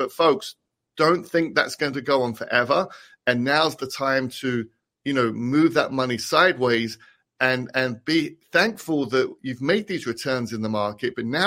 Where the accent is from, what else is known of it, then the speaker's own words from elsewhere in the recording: London, United Kingdom; I grew up in London under the Maggie Thatcher ruling.